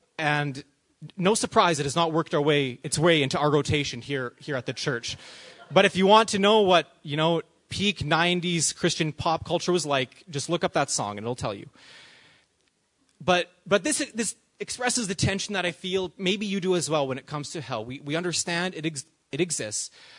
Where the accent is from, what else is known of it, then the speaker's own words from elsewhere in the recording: Canada; I felt as a Canadian I should apologize on behalf of our nation.